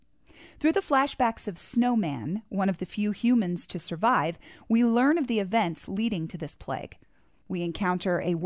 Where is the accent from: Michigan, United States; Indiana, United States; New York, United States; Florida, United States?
Indiana, United States; Muncie; I'm from Muncie.